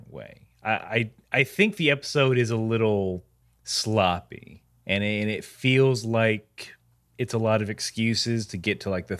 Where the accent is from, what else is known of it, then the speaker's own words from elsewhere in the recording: Waycross, Georgia, United States; But he is a native of my hometown, Waycross, Georgia.